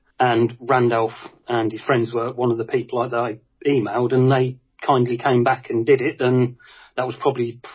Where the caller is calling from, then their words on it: Monsall Dale, East Midlands, United Kingdom; Monsall Dale in Derbyshire.